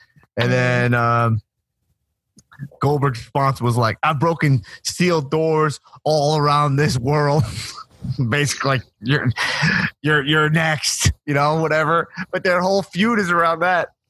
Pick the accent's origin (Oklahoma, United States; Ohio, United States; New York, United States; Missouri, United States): New York, United States; New York City; now in Los Angeles, United States; I bought when I moved to LA, and I was just like from New York City.